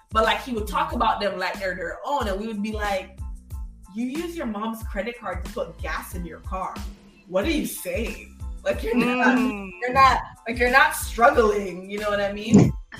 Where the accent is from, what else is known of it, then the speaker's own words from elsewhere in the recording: Jamaica; I'm a Jamaican kid who's never had to...